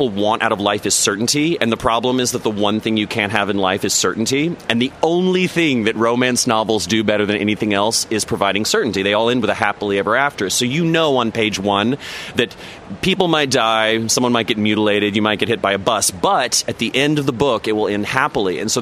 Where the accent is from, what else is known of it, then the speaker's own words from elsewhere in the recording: Texas, United States; moved away as an adult; now in New York, United States; Well, you know, listen, I grew up in Texas. I grew up on a ranch, and I've lived in New York for the last 25 years, so I'm kind of city mouse and country mouse.